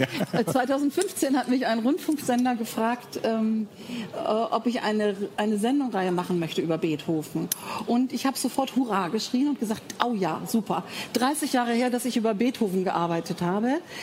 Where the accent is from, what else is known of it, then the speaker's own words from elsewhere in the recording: Bonn, North Rhine-Westphalia, Germany; Als ich klein war, als ich Kind war, bin ich in Bonn zur Schule gegangen, Kindergarten und groß geworden. Bonn ist die Beethovenstadt.